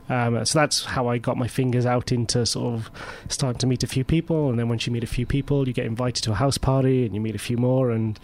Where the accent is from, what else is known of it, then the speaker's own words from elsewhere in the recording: Wales, United Kingdom; also born or lived in London; now in New York, United States; When I moved from Wales to London, I found that very hard to sort of break out and just build that social network.